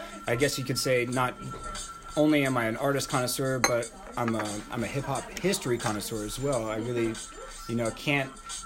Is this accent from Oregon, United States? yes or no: yes; Corvallis, Oregon, United States; born there; also born or lived in Tacoma; I was born in July 1987 in Corvallis, Oregon. So I'm originally a West Coast baby. A lot of my family are from Hawaii and Oregon, so it's nice to be back in my home area.